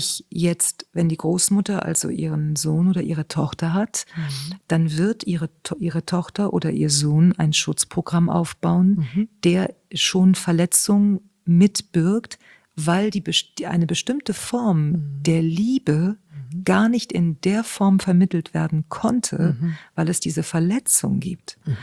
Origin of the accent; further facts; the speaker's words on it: Spain; Ich bin ja Spanierin.